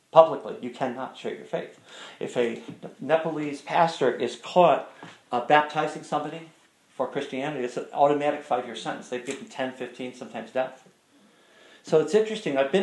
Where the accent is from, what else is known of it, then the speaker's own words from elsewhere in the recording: United States; And, you know, you think, because I'm from America, the beautiful, you know, we're so free here.